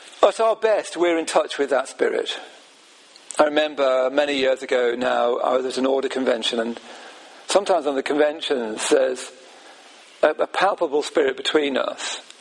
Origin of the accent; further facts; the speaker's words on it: Midlands, United Kingdom; I come from the Midlands.